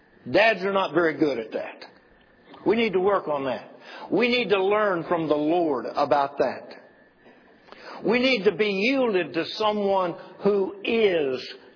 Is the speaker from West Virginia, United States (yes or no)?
yes; West Virginia, United States; Except when I'm from West Virginia, we didn't push it. We pushed it. We put an R on everything.